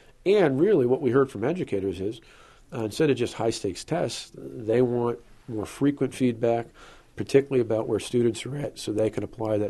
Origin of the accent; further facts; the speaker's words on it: Delamont, United States; just as the district did where I grew up in Delamont, a small town.